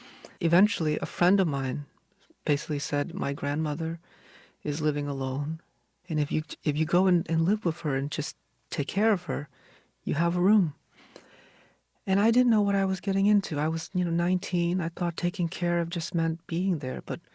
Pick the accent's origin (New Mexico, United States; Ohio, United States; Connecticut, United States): Connecticut, United States; Hartford; also born or lived in Vietnam; Growing up in Hartford, my family and I came from Vietnam. We didn't have a lot of English, and we were living in one-bedroom apartment on government assistance, sponsored by the Salvation Army